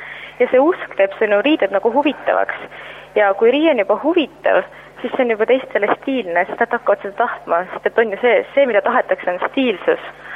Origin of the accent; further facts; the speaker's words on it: Saare County, Estonia; ma olen Saaremalt. Nende jaoks on lihtsalt mõistmatu, et kuidas saab nii kaugel elada.